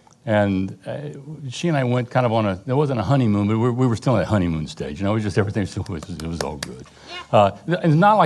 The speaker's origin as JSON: {"language": "English", "region": "Louisiana", "country": "United States", "tie": "born or raised there", "said": "I grew up in South Louisiana. My father, Joe, spoke French before he spoke English. My mom spoke French before they spoke English. So I'm a registered Cajun."}